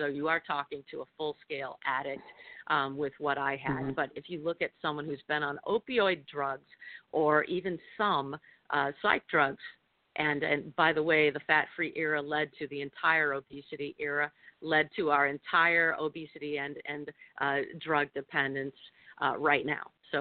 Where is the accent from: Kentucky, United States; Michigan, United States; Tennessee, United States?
Michigan, United States; this woman who used to eat plastic food I grew up with in Michigan